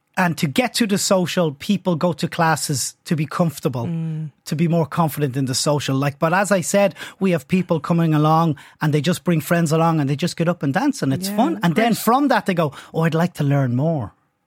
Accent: Dublin, Leinster, Ireland; I'm from Dublin.

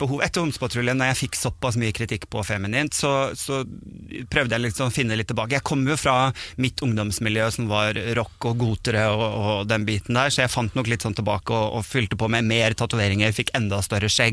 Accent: Sandefjord, Vestfold, Norway; moved away as an adult; also born or lived in Bodø; now in Oslo, Norway; jeg er jo vokst opp i Sandefjord, og så er jeg egentlig nordfra da, som du nevnte. Ja. Jeg er fra Bodø, Kjerringøy i Bodø. Men da jeg da flyttet til Oslo som 18-åring

